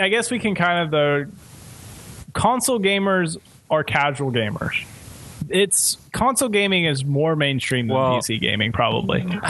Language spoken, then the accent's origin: English; United States; And I'm American and I don't know anything about it.